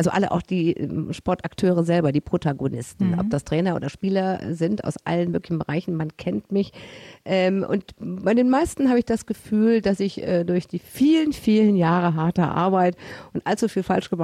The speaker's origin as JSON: {"language": "German", "town": "Mönchengladbach", "region": "North Rhine-Westphalia", "country": "Germany", "tie": "born or raised there", "said": "Ich bin nun mal in Mönchengladbach geboren und zwar groß geworden, direkt am alten Bückelberg-Stadion."}